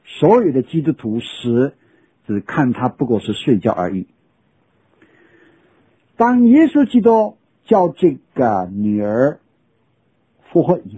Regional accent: China; 就是我们中国人常常对死也不说死了，说他去了

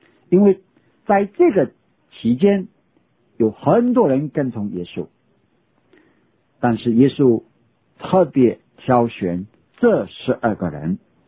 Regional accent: China; 像我们中国人也一样的，我们中国人这个一个人的名字都存着一个盼望

